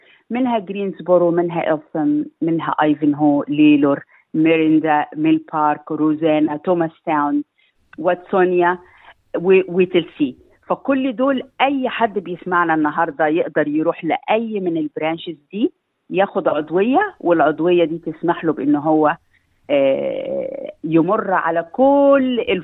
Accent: Egypt; now in Australia; أنا جاي من مصر، الكلام ده ما كانش موجود عندنا في مصر وأنا طفلة

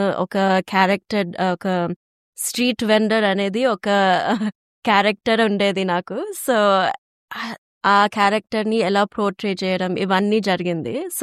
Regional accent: Australia; also born or lived in New Zealand; నేను న్యూజిలాండ్ లో పుట్టాను బట్ ఆస్ట్రేలియాకి వచ్చింది 2 ఇయర్స్ ఉన్నప్పుడు. సో యా, అది ఆస్ట్రేలియన్ న్యూజిలాండ్ బ్యాక్గ్రౌండ్ ఉండేది. అండ్ పేరెంట్స్ అయితే హైదరాబాద్ నుంచి, సో వాళ్ళ బ్యాక్గ్రౌండ్ ఇక నాకు అన్ని మిక్స్ అయిపోయింది.

